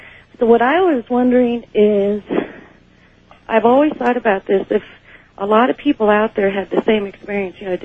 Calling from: South Lake Tahoe, California, United States; I'm calling from South Lake Tahoe.

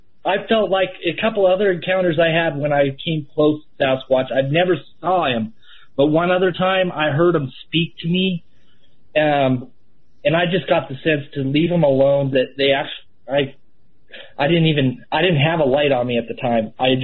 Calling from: Washington, United States; I'm from North Central Washington State, and have I got a story for you guys.

